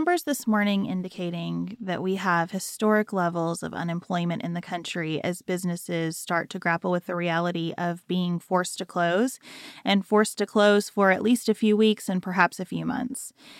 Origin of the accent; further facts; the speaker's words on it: United States; And that is something that, as an American, I just have to celebrate